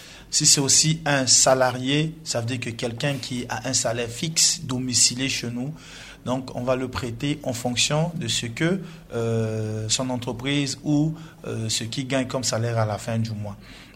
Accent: Central African Republic; chez nous, en République centrafricaine

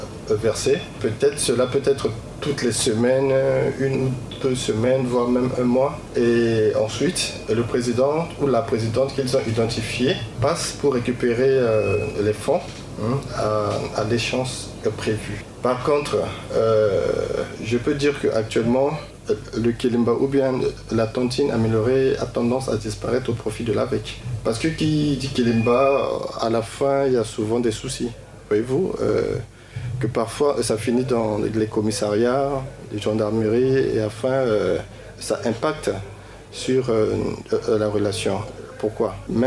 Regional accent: Central African Republic; À l'époque, quand on était petit, Ici chez nous, en Centrafrique

